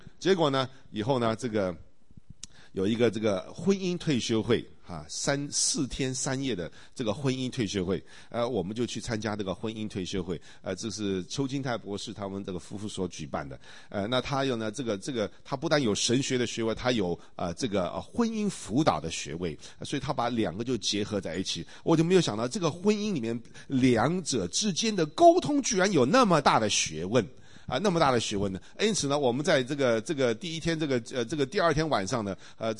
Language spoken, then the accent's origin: Chinese; Taiwan; 我是从台湾来的这个外省人，那么这个我父亲是东北啊，我母亲是外蒙古